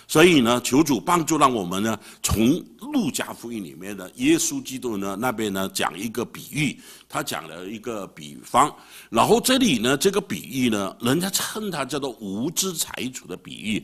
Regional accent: Singapore; 因为我来自新加坡，所以呢我就很注重的啊注意那个新闻

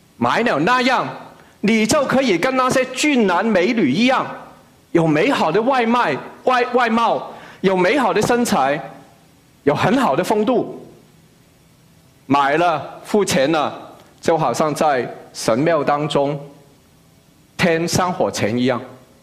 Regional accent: Macau; now in United States; 我刚才说我是在澳门长大的，我小时候没有注意到有那么多，来了美国以后再回去

